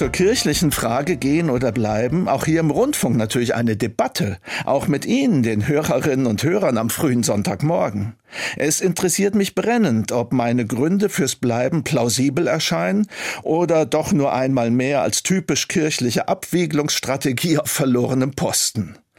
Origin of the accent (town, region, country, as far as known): Germany